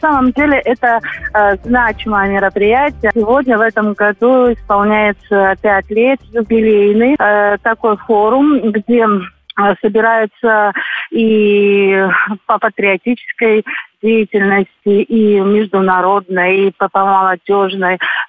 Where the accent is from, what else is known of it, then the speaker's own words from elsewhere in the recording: Abkhazia, Georgia; Абхазия, мы из Абхазии, получается